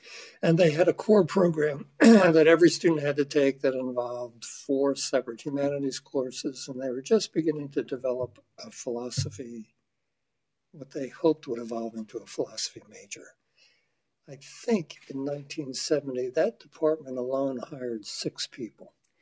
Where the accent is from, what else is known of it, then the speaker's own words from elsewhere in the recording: Philadelphia, Pennsylvania, United States; And I came from Philadelphia, where I grew up in a house that was one room wide and three rooms deep.